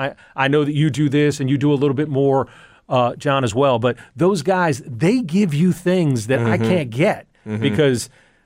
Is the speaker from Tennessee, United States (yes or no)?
yes; Memphis, Tennessee, United States; And in growing up in Memphis and my kids were born here, I missed a lot with them.